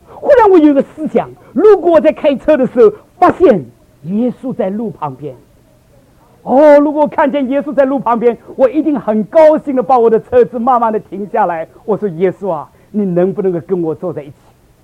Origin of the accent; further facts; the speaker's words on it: China; 因为我是个中国人